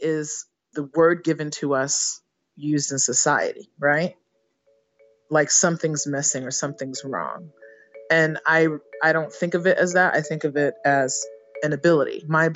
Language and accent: English; Brooklyn, New York, United States; I'm a townie. I was born in Manhattan. I was raised in Brooklyn. I could tell you where all the stuff is.